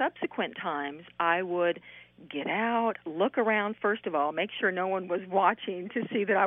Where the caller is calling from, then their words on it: Benton, Arkansas, United States; Benton, Arkansas. It's about 20 minutes from Little Rock.